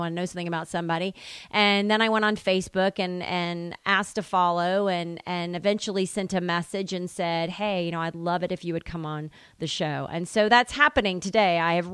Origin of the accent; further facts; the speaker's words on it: Tennessee, United States; I was home in Tennessee and was with a person of faith, a minister in my hometown